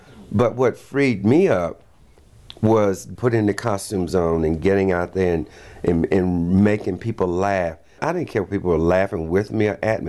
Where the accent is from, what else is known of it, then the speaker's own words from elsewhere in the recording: Martinsville, Virginia, United States; moved away as an adult; now in Atlanta, United States; I was born in Martinsville, Virginia in 1952, and I resided there until 1979 when I first moved to Atlanta.